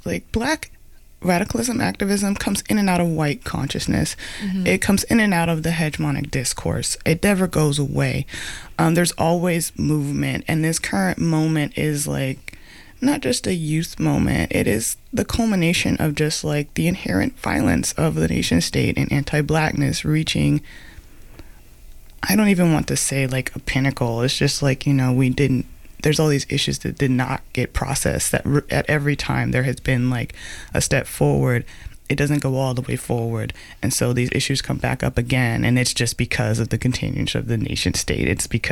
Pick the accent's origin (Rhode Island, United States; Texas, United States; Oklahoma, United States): Texas, United States; I'm from Texas originally.